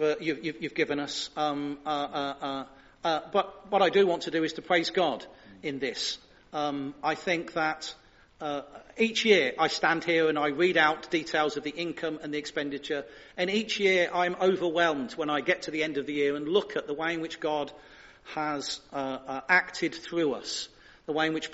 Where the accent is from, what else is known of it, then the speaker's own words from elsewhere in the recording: United Kingdom; I know in being very British about these things, we don't like to talk about legacy and legacy giving.